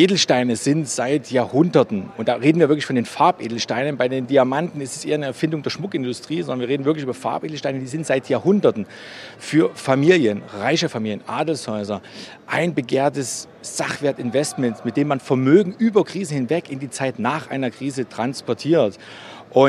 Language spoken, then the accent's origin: German; Germany; born there; ich bin in der DDR geboren.